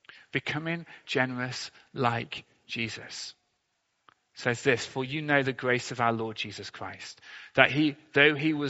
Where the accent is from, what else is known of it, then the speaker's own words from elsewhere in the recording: Sheffield, Yorkshire and the Humber, United Kingdom; I grew up in Sheffield in a recession. I was born in the 1980s. I grew up in the 1990s.